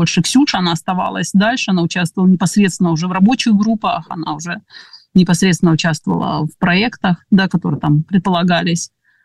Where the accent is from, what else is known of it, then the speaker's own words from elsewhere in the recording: Kaliningrad, Kaliningrad Oblast, Russia; Я сама из Калининграда, из калининградского пропства.